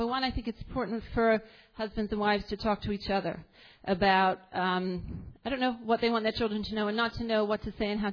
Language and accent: English; Israel; you know, I came from Israel.